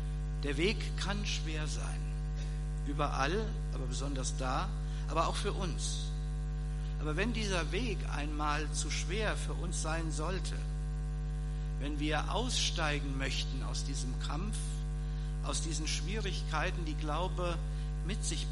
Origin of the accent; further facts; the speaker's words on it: Kleingladenbach, Hesse, Germany; Ich bin in Kleingladenbach aufgewachsen, das liegt ungefähr 8 Kilometer davon entfernt.